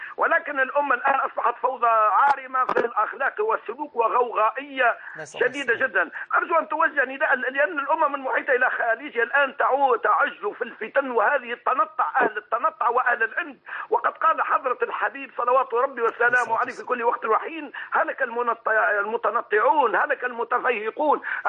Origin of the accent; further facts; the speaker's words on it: Tunisia; من تونس، سعدت كثيرا لطرحك هذا الموضوع